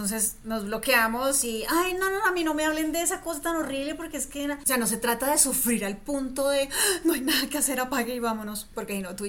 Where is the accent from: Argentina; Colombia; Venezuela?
Colombia; Cali, Valle del Cauca; Desde muy chiquita, yo crecí en una ciudad, pues yo crecí en Cali, pero con mucho acceso como a esa naturaleza que había en las afueras.